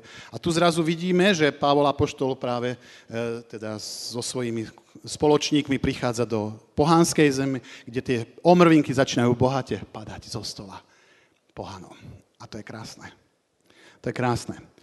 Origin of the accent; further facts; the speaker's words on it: Banská Štiavnica, Banská Bystrica Region, Slovakia; Chod do miesta, kde si sa narodil. Chod do Banskej Štiavnice. Potrebujú ťa. A vrátil som sa do mesta, kde som žil.